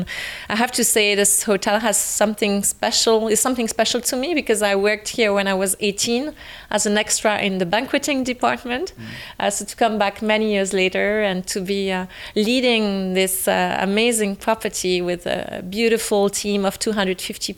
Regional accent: Lausanne, Vaud, Switzerland; I'm from Lausanne originally. My mom is Belgian and my dad is from Vevey, not very far from here, but I was born in Lausanne.

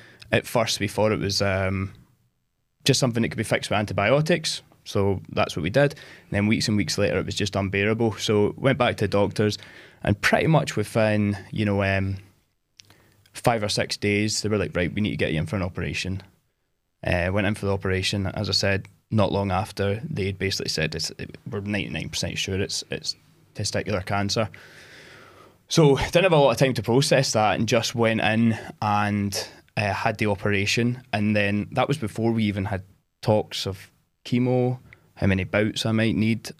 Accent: Galston, Scotland, United Kingdom; I am from Ayrshire. I've grew up there all my life, a small town called Galston.

